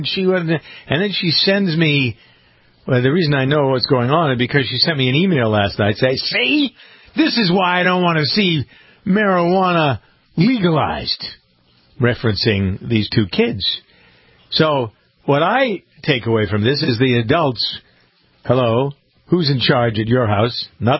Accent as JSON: {"language": "English", "town": "Framingham", "region": "Massachusetts", "country": "United States", "tie": "born or raised there"}